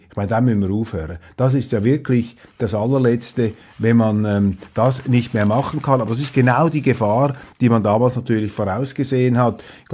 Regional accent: Switzerland; ob wir in Zukunft noch selber bestimmen können als Schweizer in der Schweiz

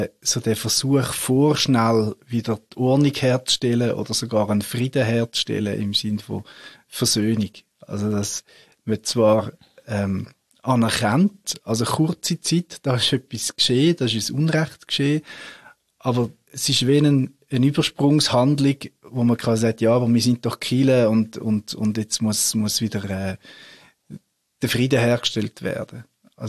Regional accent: Switzerland

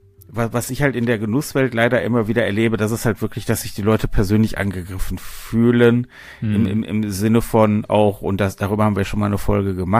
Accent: Germany; Ich bin Deutscher, ich weiß das.

